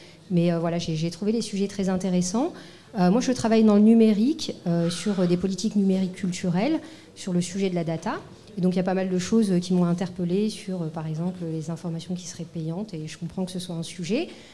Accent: Nice, Provence-Alpes-Côte d'Azur, France; puisque je suis niçoise aussi

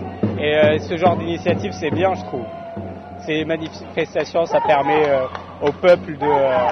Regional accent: Algeria; Et moi, algérien. Algérien.

